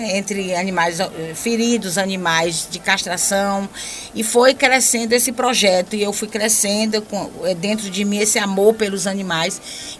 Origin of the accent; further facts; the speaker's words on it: Feira de Santana, Bahia, Brazil; born there; also born or lived in Salvador; eu não sou ipiraense, eu nasci em Feira de Santana e morava em Salvador.